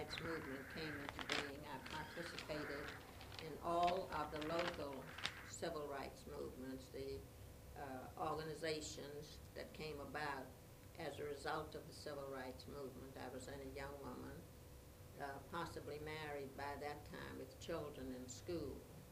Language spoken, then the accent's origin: English; Miami, Florida, United States; also born or lived in Key West; I was born in Key West, Florida.